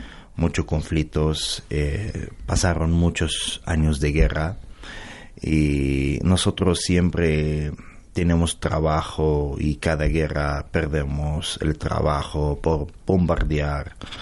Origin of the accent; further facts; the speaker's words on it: Gaza Strip, Palestine; Spanish is a second language; Yo soy de Franja de Gaza.